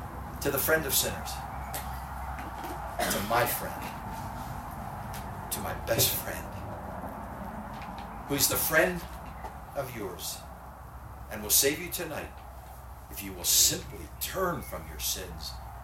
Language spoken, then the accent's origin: English; Philadelphia, Pennsylvania, United States; 1983, Francis Gajewniczek came to the city of Philadelphia, my hometown.